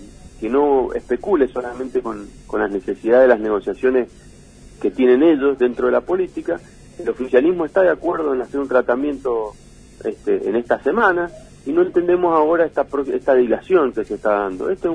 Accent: Mendoza, Argentina; nosotros somos mendocinos, somos empresarios mendocinos

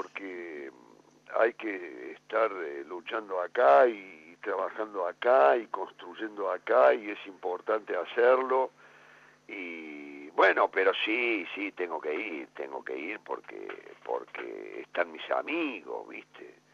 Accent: Córdoba, Argentina; born or raised there; now in Buenos Aires, Argentina

